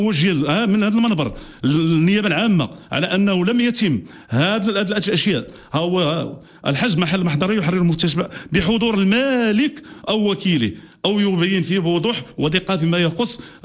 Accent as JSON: {"language": "Arabic", "country": "Morocco", "said": "كاننا احنا ماشي مغاربه"}